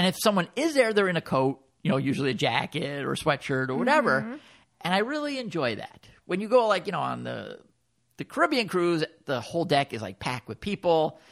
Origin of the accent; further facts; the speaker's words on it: Fort Lauderdale, Florida, United States; I know we're from Fort Lauderdale.